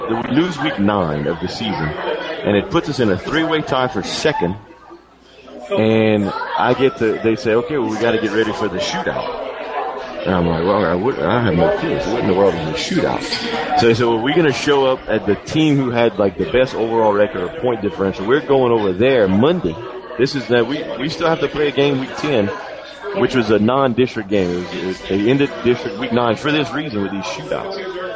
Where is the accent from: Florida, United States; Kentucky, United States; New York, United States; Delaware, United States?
Florida, United States; When I was in high school, it wasn't quite, I don't think, PowerPoints. But in Florida, it was the old way of first and second go, and that was it.